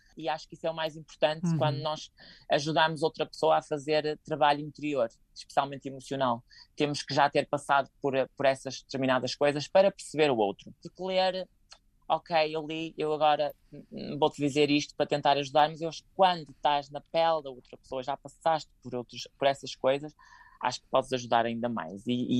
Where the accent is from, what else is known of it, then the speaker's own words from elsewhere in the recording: Portugal; nós somos portugueses